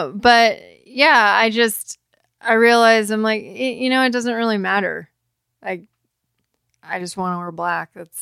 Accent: San Diego, California, United States; That grew up in San Diego and surfing was what you did.

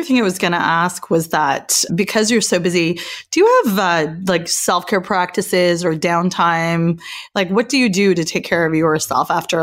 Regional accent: Canada; I'm Canadian. I follow a little bit of speed skating. Like it's like a national pastime to follow ice sports here.

